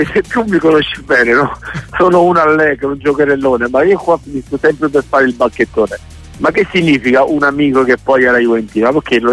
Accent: Naples, Campania, Italy; e anche Napoli in certi momenti tira fuori il peggio di sé e da napoletano

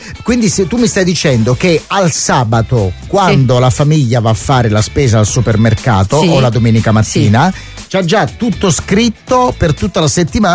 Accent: Southern Italy, Italy; io sono un terreno, sono un terrone, non un terreno.

